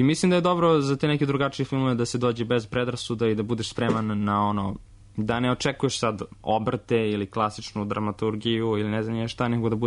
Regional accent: Zemun, Belgrade, Serbia; ja sam iz Zemuna

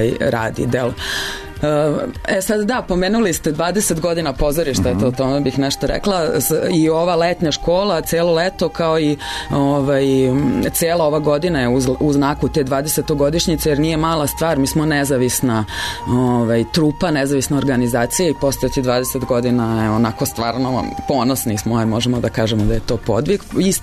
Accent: Russia; pošto sam ja isto detinjstvo provjela u Rusiji

